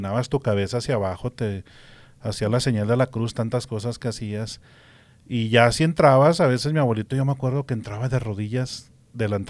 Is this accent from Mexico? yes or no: yes; Delicias, Chihuahua, Mexico; now in Denver, United States; Bueno, yo soy de la ciudad de Delicias, Chihuahua, México. Uh-huh. Sí, nací allí en Delicias y me mudé aquí a Denver en 1997. Uh-huh. Ya tengo, pues ya voy para 24 años ya.